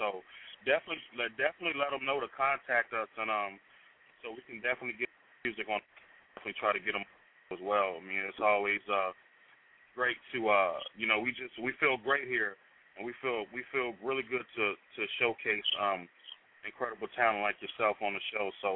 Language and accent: English; Chicago, Illinois, United States; Now, Chi-Town, you know, first of all, I got to give you props and, you know, for representing my hometown, because, you know, that's where it's at.